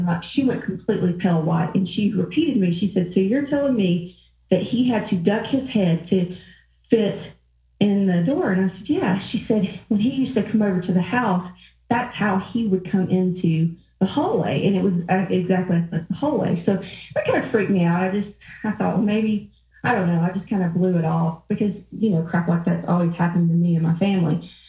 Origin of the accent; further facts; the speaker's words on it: Georgia, United States; accent: Georgia; I'm from Georgia, if you can't tell from the accent.